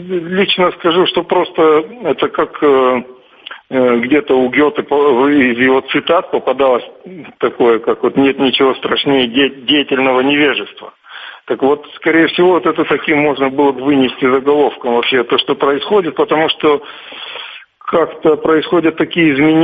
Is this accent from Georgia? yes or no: yes; Sukhumi, Abkhazia, Georgia; вот я родился и вырос в Сухуми, я очень дорожу всеми этими маленькими домиками.